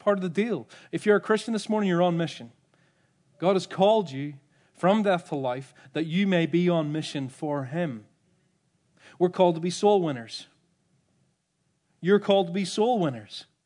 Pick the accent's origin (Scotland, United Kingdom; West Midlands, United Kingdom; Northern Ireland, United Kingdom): Northern Ireland, United Kingdom; I don't know if you might recognize my accent. I grew up in the same town as Liam Neeson.